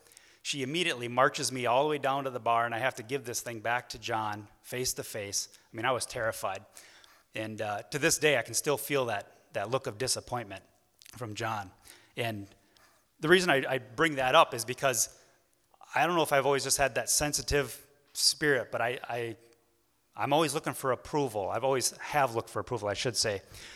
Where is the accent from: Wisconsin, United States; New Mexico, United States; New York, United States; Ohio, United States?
Wisconsin, United States; Webster; born there; So I was born at home in Webster, Wisconsin.